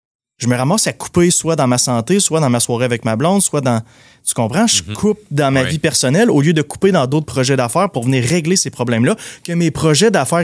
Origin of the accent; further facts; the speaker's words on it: Percé, Quebec, Canada; T'sais, on jouait dans cours chez nous à Percé, au football